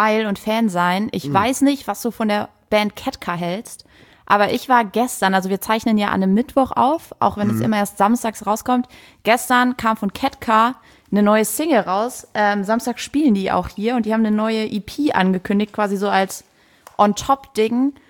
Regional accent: Saarland, Germany; Ich komme aus dem Saarland und ich brauche immer 8 Stunden, bis ich zu Hause bin.

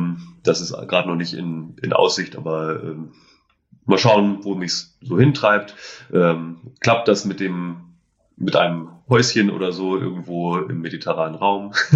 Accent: Itzehoe, Schleswig-Holstein, Germany; ich komme ursprünglich aus Itzehoe, Kreis Steinburg in Schleswig-Holstein.

